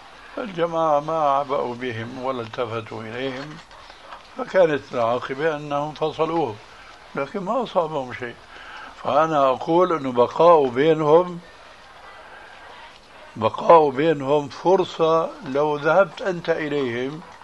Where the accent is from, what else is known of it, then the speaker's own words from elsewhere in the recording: Syria; كما يقولون عندنا في سوريا